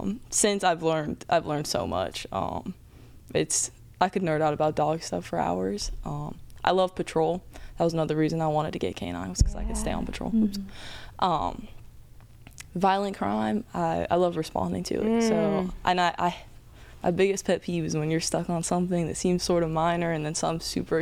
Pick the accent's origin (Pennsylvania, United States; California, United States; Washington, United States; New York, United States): Washington, United States; Seattle; I moved here from Seattle, Washington on a whim.